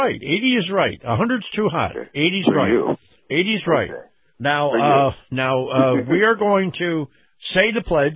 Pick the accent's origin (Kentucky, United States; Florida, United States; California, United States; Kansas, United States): Florida, United States; especially in my home state in Florida